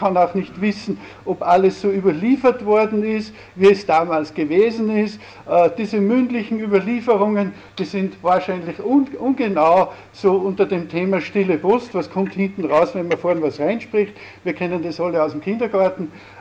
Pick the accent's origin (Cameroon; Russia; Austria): Austria; Altenmarkt im Pongau, Salzburg; now in Oberndorf, Austria; Ursprünglich stamme ich aus Innergebirge, aus Altenmarkt in Bongau, bis mich meine Frau vor 35 Jahren aus Flacherland nach Oberndorf in Salzburg verschleppt hat. Und dort wohnen wir seit, wie gesagt, 35 Jahren.